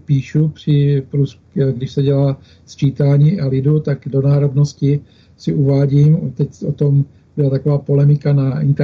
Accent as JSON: {"language": "Czech", "town": "Rohatec", "region": "South Moravian Region", "country": "Czechia", "tie": "born or raised there", "also_born_or_lived": "Hodonín", "said": "ten můj domov je tady, v Rohatci, u Hodonína, narodil jsem se v Hodoníně, tady jsem se narodil, žiju"}